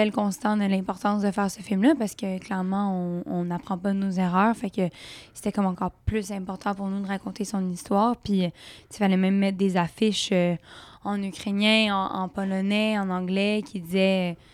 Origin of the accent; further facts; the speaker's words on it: Canada; Moi, je viens évidemment du Canada, donc d'être dans un pays qui est en paix, on n'a jamais connu la guerre.